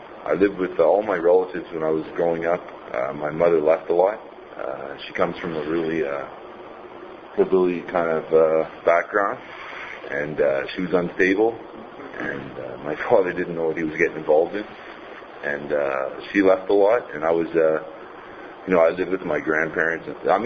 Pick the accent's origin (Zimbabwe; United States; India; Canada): Canada; New Brunswick; I'm from New Brunswick. I come from an upper middle class family.